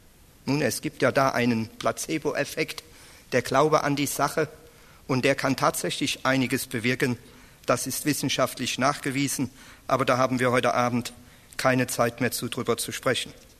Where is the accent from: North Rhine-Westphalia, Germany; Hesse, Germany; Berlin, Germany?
Hesse, Germany; denn ich bin aus Hessen.